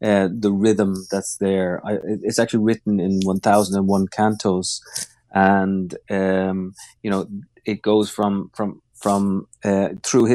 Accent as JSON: {"language": "English", "country": "Ireland", "said": "Look, I come from Ireland."}